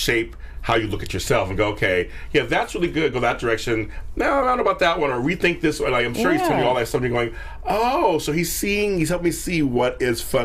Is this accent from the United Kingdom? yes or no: yes; England, United Kingdom; I grew up in England, the crack era, but we know drugs.